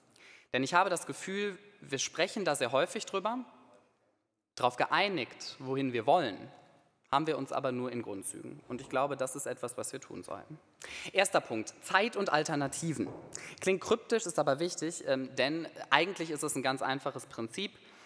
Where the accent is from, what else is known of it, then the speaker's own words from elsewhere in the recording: Bonn, North Rhine-Westphalia, Germany; Ich komme aus Bonn, wir sind direkt in der Ecke dieses Flutgebiets.